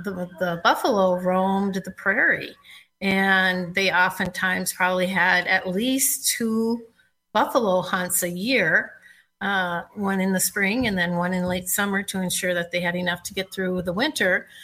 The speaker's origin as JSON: {"language": "English", "region": "Minnesota", "country": "United States", "tie": "born or raised there", "said": "like I grew up in Stearns County, where the quarries are deep, deep, deep, deep, deep, where they cut all the granite out of it. And we'd go swimming in those in the summer."}